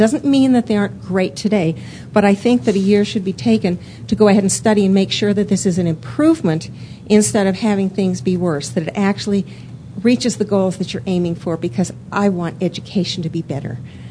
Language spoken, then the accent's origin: English; Evergreen, Colorado, United States; I'm from Evergreen in Jefferson County.